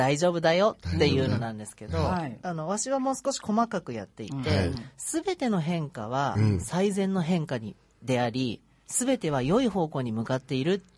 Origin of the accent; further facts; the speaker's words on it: Yamaguchi, Japan; born there; moved away as an adult; now in Tokyo, Japan; 1986年に山口県という田舎で生まれまして、うん、18歳の時に英語の先生になりたくて、上京してきました